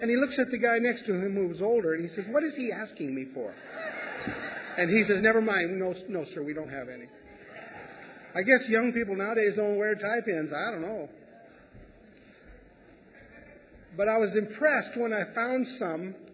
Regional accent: California, United States; I grew up in Southern California.

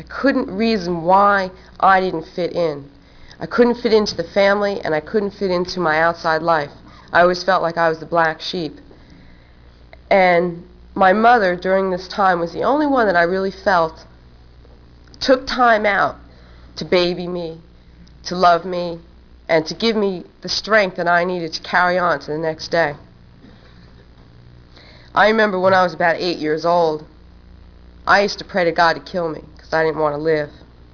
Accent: New Jersey, United States; I am from New Jersey.

